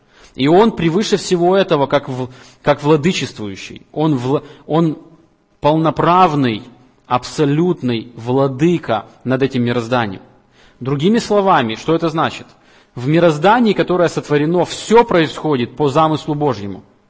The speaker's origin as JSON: {"language": "Russian", "country": "Ukraine", "tie": "born there", "said": "Мы не случайно родились в Украине, а не в Китае, Америке, Австралии."}